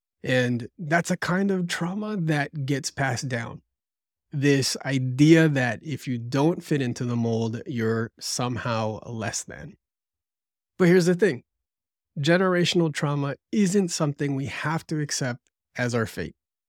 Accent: United States; As a Filipino-American born in the U.S., I grew up navigating a unique blend of cultures.

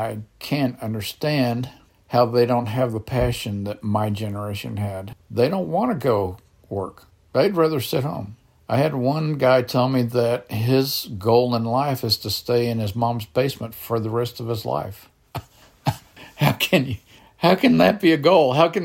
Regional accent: United States; I'm an American. I'm not ashamed of it. I love it. I am thankful for it.

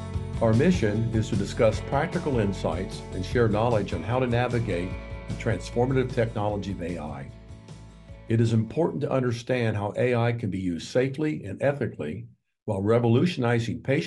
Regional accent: Indianapolis, Indiana, United States; Today, we take our virtual podcast to the heartland of America, to my hometown of Indianapolis.

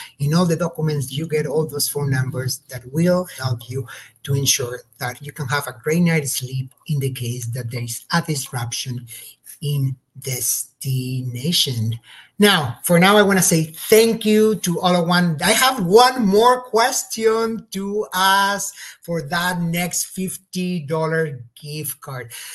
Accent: Barcelona, Catalonia, Spain; Where is the city that I'm actually from? Yes, I'm from Barcelona.

